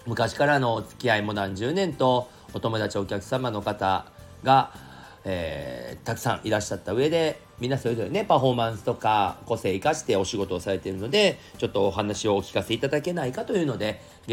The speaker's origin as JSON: {"language": "Japanese", "region": "Osaka", "country": "Japan", "moved": "yes", "lives_now": "Tokyo, Japan", "said": "僕が本当に大阪から東京に出てきて上京してきた、もう間もない、本当すぐだよね、半年も経たんうちぐらいかな"}